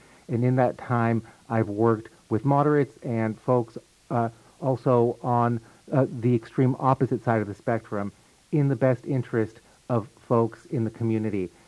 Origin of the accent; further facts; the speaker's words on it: Fairbanks, Alaska, United States; I was born and raised in Fairbanks.